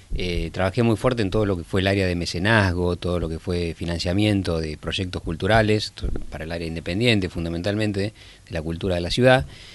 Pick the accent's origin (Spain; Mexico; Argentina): Argentina; Buenos Aires; now in Lanús, Argentina; siendo porteño y habiendo vivido toda mi vida en la ciudad de Buenos Aires, ahora vivo en Lanús, porque cuando me casé me mudé a Lanús